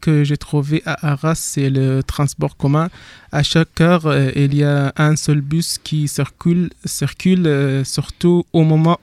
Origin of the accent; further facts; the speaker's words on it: Sabha, Fezzan, Libya; French is a second language; Je viens de la Libye et ma ville est considérée la quatrième capitale après Tripoli, Benghazi, Misrata et la quatrième c'est Sabha.